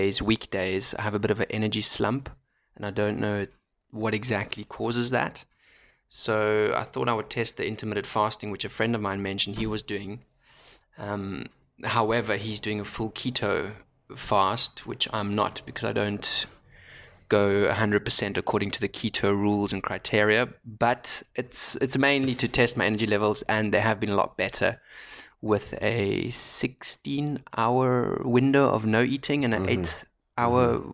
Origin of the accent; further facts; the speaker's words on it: South Africa; moved away as an adult; also born or lived in Berlin, Germany; So long story short, born and raised in South Africa, After having finished high school here, I moved to Berlin, Germany, to pursue a career in professional soccer